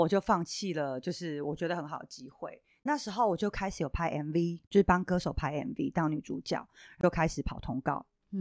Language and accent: Chinese; Changhua County, Taiwan; 然后我妈妈就带我去高雄场，因为我是彰化人嘛